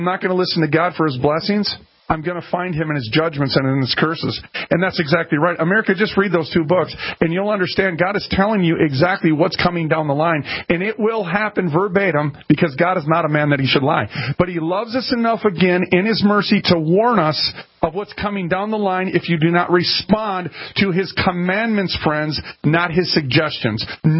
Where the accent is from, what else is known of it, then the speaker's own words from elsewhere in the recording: Minneapolis, Minnesota, United States; And I was raised up in North Minneapolis.